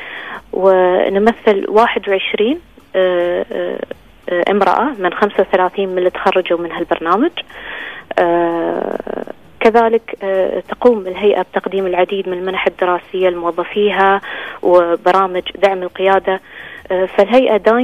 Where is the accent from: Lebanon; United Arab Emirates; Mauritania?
United Arab Emirates; أنا أول إماراتية